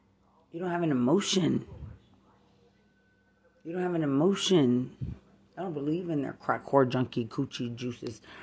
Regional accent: Lubbock, Texas, United States; I'm from Lubbock.

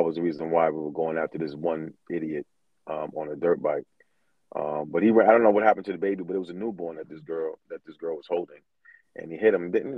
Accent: New York, United States; now in Baltimore, United States; I mean, I remember growing up in New York where if you got caught with a gun, it was said it was a year for each bullet.

